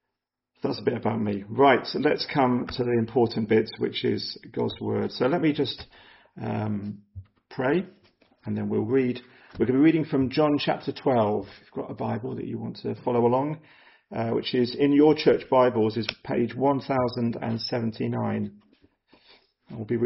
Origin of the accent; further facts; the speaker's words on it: South East England, United Kingdom; So I come from Buckinghamshire, South Buckinghamshire, and I wasn't brought up in a Christian family at all, actually.